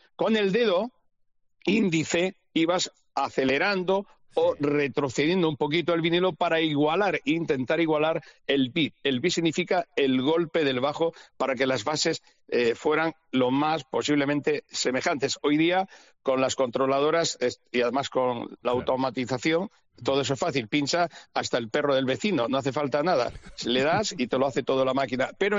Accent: Cartagena, Region of Murcia, Spain; Yo soy de allá, de Cartagena, Murcia.

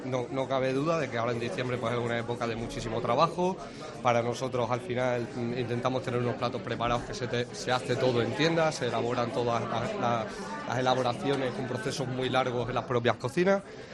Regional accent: Extremadura, Spain; yo como buen extremeño me gusta la carne

